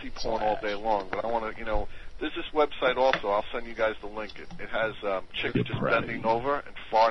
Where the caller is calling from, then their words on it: New York, United States; I'm calling from Long Island.